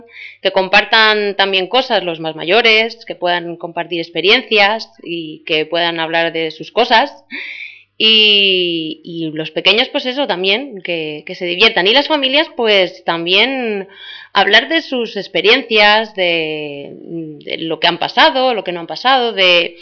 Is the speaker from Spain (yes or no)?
yes; Novelda, Valencian Community, Spain; Yo soy de Novelda, pero vienen de Alicante, vienen de Elche